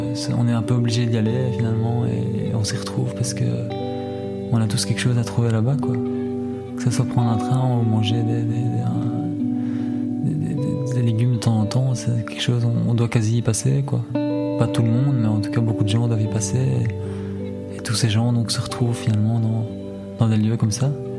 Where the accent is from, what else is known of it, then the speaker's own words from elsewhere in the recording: Brussels, Belgium; parce que je suis bruxellois